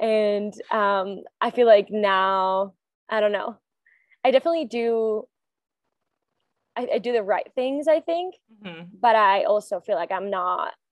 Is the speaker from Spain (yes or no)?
yes; Spain; I'm from Spain. I started in Florida State for 2 years and then transferred to Oregon.